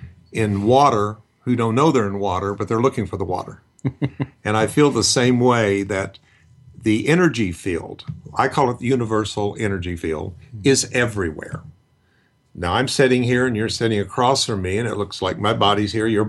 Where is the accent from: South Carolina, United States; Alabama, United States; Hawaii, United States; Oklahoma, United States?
Oklahoma, United States; Tulsa; I was raised in Tulsa, Oklahoma, which was very well known for healing preachers and evangelists.